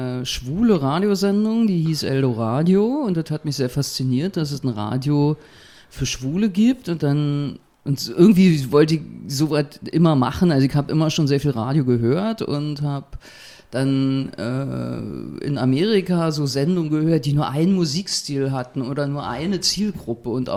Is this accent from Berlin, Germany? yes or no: yes; Berlin, Germany; ich bin von 36 nach 61 gezogen, also meine alte Heimat praktisch, Kreuzberg 61, Bergmann-Kiez, wo ich auch groß geworden bin oder in der Kindheit war. Ich wohne jetzt so Luftlinie 500 Meter von meiner Grundschule entfernt